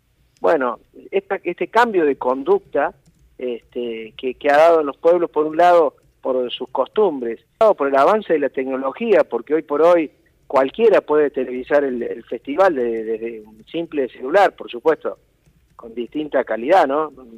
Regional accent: Cosquín, Córdoba, Argentina; yo soy de Cosquín, nacido acá, pero mi familia es de una pequeña localidad de Santa Fe, de Tacural.

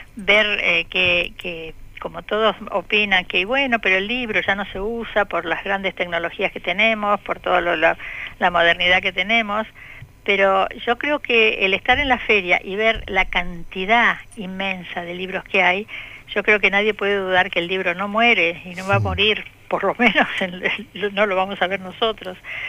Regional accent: Neuquén, Argentina; todos llevamos nuestro cartelito diciendo que somos de la provincia de Neuquén, orgullosamente

